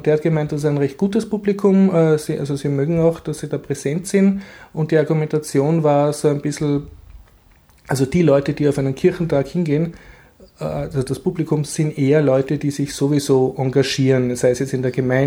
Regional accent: Austria; Und die haben dann rausgekriegt, aha, ich bin Österreicher.

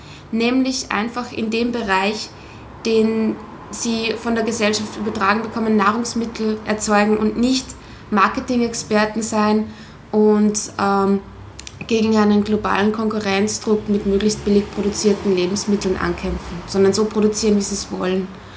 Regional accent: Vienna, Austria; Ich komme aus Wien

